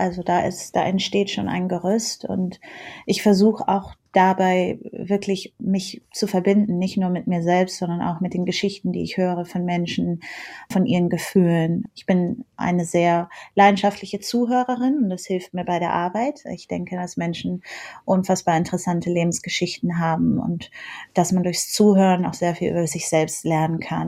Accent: Ghana; moved away; also born or lived in Paris, France; Also ich bin in Ghana aufgewachsen

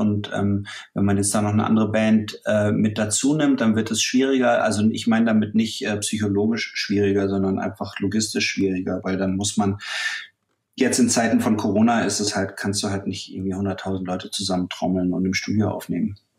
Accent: Lörrach, Baden-Württemberg, Germany; Ich bin in Lörrach aufgewachsen, was an ganz, ganz unten an der Grenze zur Schweiz, zu Basel ist.

